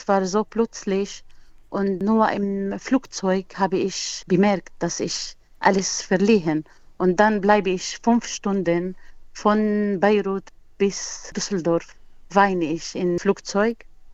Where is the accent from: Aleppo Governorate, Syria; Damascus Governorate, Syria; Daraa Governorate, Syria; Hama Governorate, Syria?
Hama Governorate, Syria; Salamiyah; German is a second language; moved away as an adult; now in Wanne-Eickel, Germany; Es ist romantisch hässlich wie meine Heimatstadt in Syrien, Salamiyye.